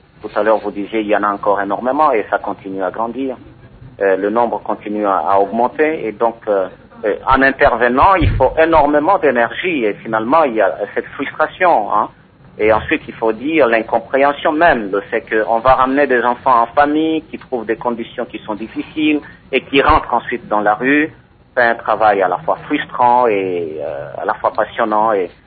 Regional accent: DR Congo; Écoutez, nous sommes des Congolais, il est possible que nous fassions quelque chose pour aider nos communautés les plus délaissées à développer des capacités de changer leurs conditions de vie, à créer des solutions.

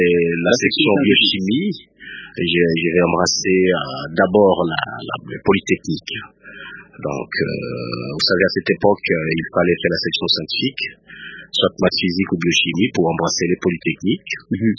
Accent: Maniema, DR Congo; Je suis né au Maniema, j'ai grandi au Maniema, j'ai travaillé au Maniema, donc je vis au quotidien au Maniema.

